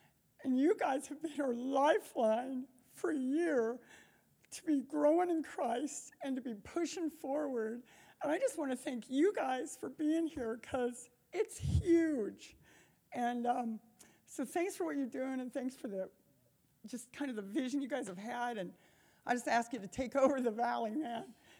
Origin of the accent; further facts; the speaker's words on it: Colorado Springs, Colorado, United States; Completely not like me, but I'm from Colorado Springs, and I visited here.